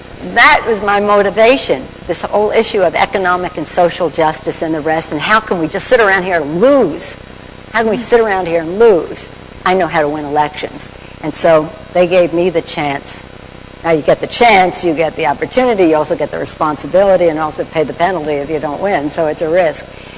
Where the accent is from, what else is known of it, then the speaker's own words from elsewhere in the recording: Baltimore, Maryland, United States; I grew up in Baltimore, Maryland.